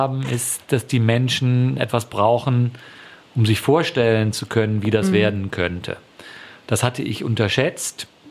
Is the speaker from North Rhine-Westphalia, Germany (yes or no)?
yes; Cologne, North Rhine-Westphalia, Germany; Ich komme ursprünglich aus Köln.